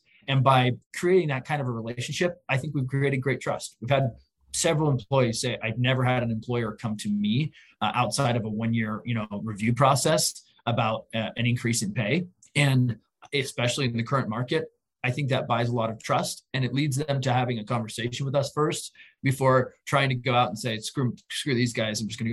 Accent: Oregon, United States; I grew up in Southern Oregon in a small town.

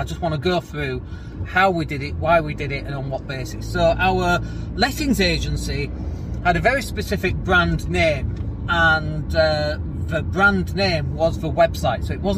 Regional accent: Leeds, Yorkshire and the Humber, United Kingdom; And I use Leeds because that's my hometown.

